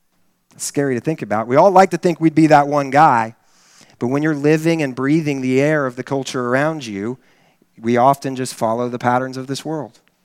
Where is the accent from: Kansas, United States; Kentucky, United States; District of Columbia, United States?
Kansas, United States; now in Texas, United States; It's interesting coming to Texas, I grew up in Kansas, and we like sports in Kansas